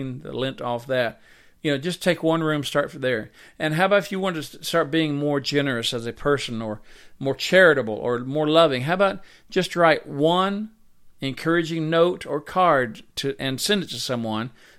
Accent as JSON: {"language": "English", "region": "the South", "country": "United States", "tie": "born or raised there", "said": "Well, I was raised in the South, and we drink sweet tea."}